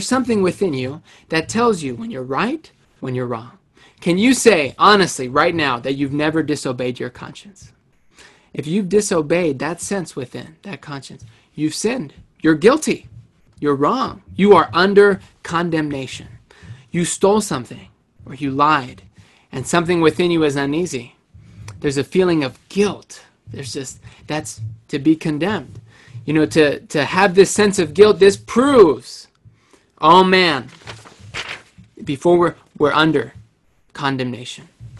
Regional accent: Cambridge, Massachusetts, United States; Hi, everyone. … I'm from Cambridge, Massachusetts.

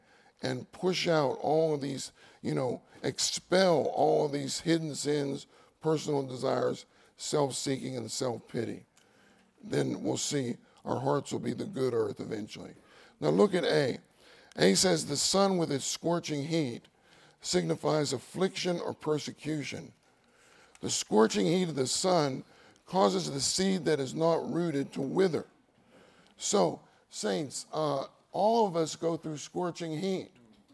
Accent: Pittsburgh, Pennsylvania, United States; now in California, United States; Believe it or not, I grew up in Pittsburgh. I used to be like that. But when you move to California and you stay there for a long time, your blood thins out fast.

